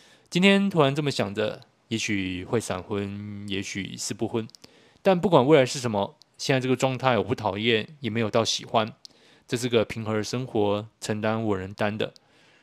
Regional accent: Taiwan; 从小在台湾长大生活的我，

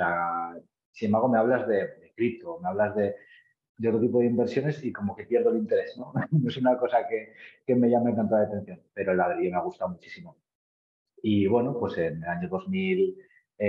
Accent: Zaragoza, Aragon, Spain; Bueno, pues soy zaragozano, año de nacimiento.

